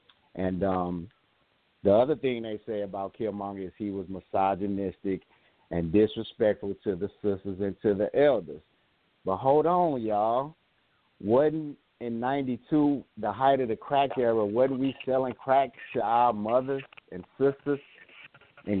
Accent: United States; You know, I'm American.

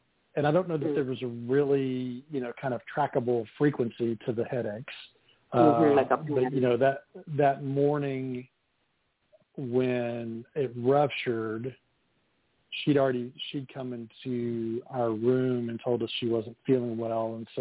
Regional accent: Indiana, United States; I'm from Southern Indiana.

